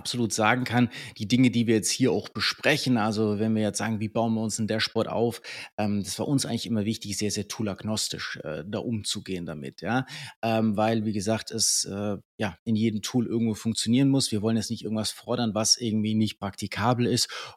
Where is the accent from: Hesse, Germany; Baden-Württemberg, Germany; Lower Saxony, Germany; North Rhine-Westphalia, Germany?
Baden-Württemberg, Germany; Herrenberg; Ich komme hier aus Herrenberg.